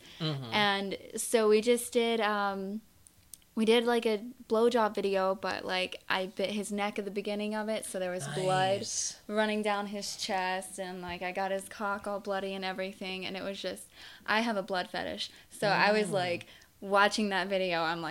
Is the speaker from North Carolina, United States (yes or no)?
yes; North Carolina, United States; I'm from North Carolina. You'll hear my accent come out every now and then.